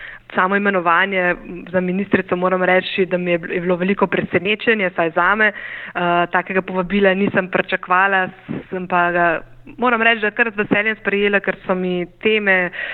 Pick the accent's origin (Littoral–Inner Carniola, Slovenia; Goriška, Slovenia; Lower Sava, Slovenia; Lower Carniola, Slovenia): Lower Carniola, Slovenia; Novo Mesto; now in Ljubljana, Slovenia; prihajam z Dolenjske, z Novega mesta. Tam sem preživela so svojo mladost, končala srednjo šolo, potem pa me je pot zanesla v Ljubljano, glavno mesto, na študij zgodovine in pa sociologije